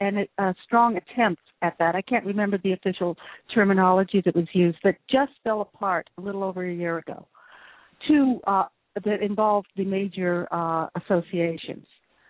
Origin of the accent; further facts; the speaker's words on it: United States; now in United Kingdom; I am. I spent most of my life in the US, as you can hear in my accent.